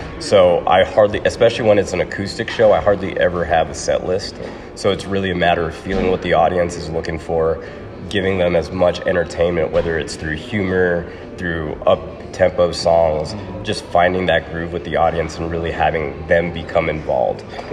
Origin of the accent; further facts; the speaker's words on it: Laredo, Texas, United States; I grew up in Laredo, Texas.